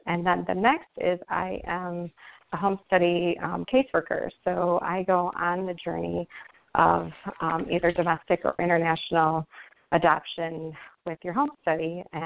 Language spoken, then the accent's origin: English; Illinois, United States; I grew up in the Chicago suburbs, and that's where my family, all my siblings, mom, cousins, my all extended family, all live in the Chicago suburbs.